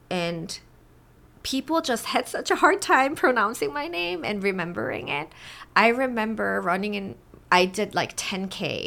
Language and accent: English; South Korea; moved away as an adult; now in United States; by the time that I went to the U.S., I had my identity as Korean.